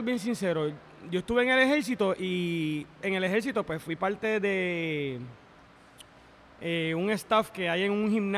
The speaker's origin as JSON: {"language": "Spanish", "town": "Trujillo Alto", "country": "Puerto Rico", "tie": "born or raised there", "said": "yo soy nativo de Trujillo Alto. Después de Trujillo, o sea, nacido y criado en Trujillo Alto. Y pues mi mamá se muda con mis papás al área de Carolina, en los campos, entre medio de Trujillo Alto y Carolina. Y pues ahí me mantuve."}